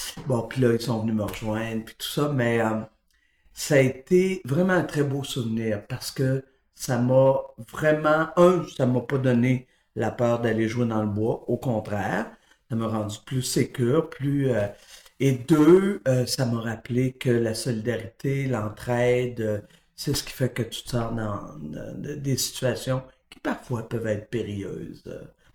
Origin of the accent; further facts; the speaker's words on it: Windsor, Quebec, Canada; born there; Moi, je suis née dans le canton de l'Est. Je suis née en Estrie, à Windsor, un petit village qui, à l'époque, s'appelait Windsor Mills, parce que c'était un village anglophone, beaucoup.